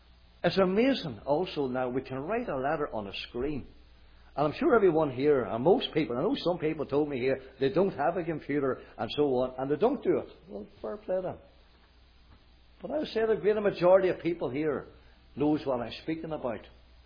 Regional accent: Northern Ireland, United Kingdom; I remember as a young lad growing up in County Armagh, Northern Ireland, in our village, there was hardly any phone.

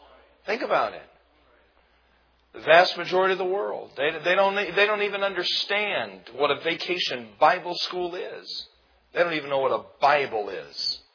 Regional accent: United States; moved away; I'm an American. But for 29 years, I've lived outside of America, all right? And I love America.

